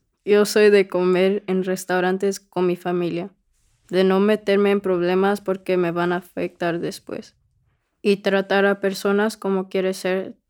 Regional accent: Guanajuato, Mexico; Yo soy de Guanajuato, cual es mi lugar de origen.

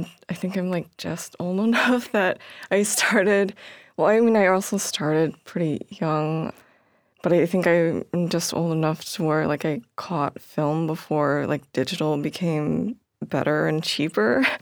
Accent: California, United States; I grew up in the Bay Area, just south of San Francisco.

